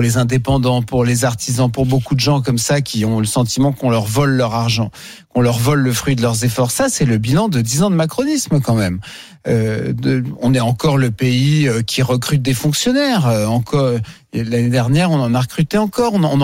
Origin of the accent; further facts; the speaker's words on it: France; un état de notre histoire collective en tant que Français